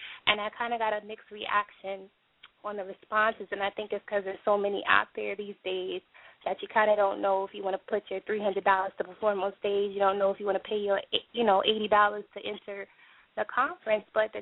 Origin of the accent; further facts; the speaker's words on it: Texas, United States; And the reason why I make sure I always shout out Fallwell is not just because I'm from Texas